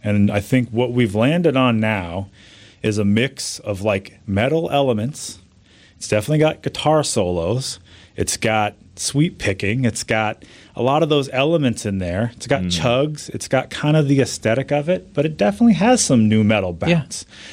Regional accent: Stanwood, Washington, United States; also born or lived in Camano Island; So I grew up, yeah. My formative years were Camano Island, Stanwood area.

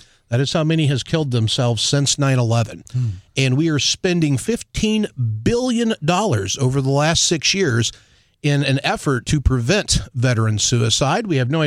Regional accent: Missouri, United States; I grew up down in Southwest Missouri, down in the Ozark Mountains.

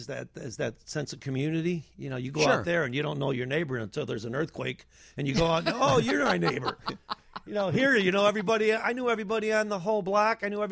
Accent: Chicago, Illinois, United States; I grew up, it's a little area called Canaryville on the south side of Chicago. It's right next to Bridgeport.

